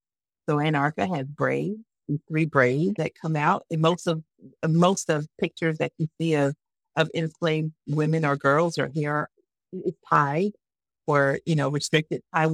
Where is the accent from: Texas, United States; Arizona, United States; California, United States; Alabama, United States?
Alabama, United States; Montgomery; this whole story that took place in my hometown, Montgomery, Alabama